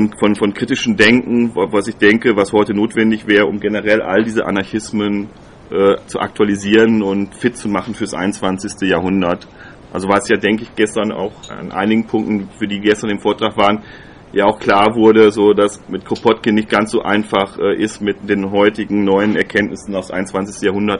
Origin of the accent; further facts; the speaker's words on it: Kassel, Hesse, Germany; ich komme aus Kassel.